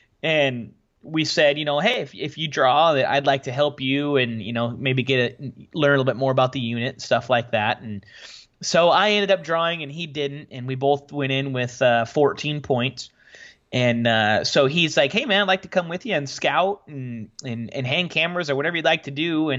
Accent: Washington, United States; I'm from Washington State, born and raised up in the Pacific Northwest.

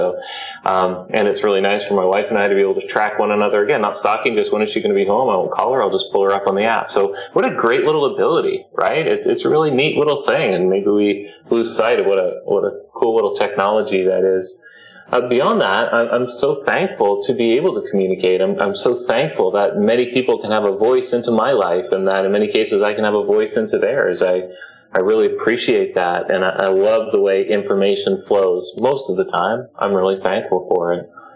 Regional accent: Canada; I want to distinguish between you and me as an American and a Canadian

